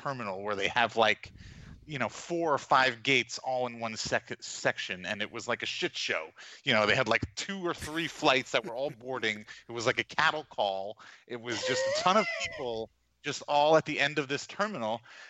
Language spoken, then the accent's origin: English; New York, United States; I mean, I'll preface this by saying, you know, I'm from New York and I went to college in New Orleans.